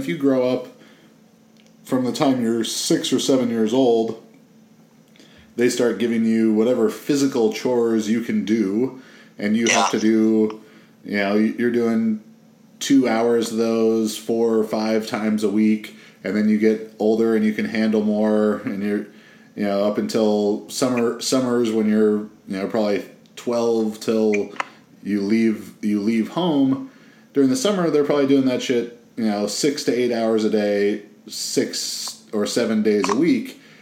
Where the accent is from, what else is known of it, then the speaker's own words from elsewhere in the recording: California, United States; I was not exposed to really any manual labor growing up in Orange County